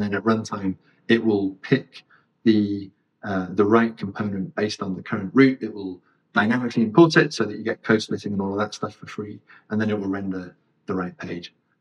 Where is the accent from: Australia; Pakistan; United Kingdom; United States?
United Kingdom; I'm British.